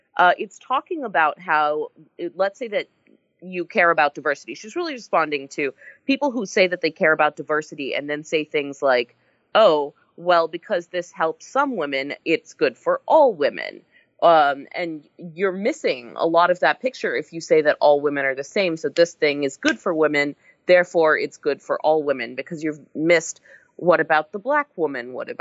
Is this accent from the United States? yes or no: yes; Texas, United States; I'm from Texas.